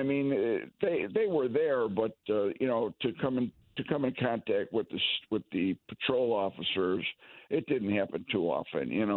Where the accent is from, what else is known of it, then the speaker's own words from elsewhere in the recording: Chicago, Illinois, United States; The book starts out when I was a kid growing up in Chicago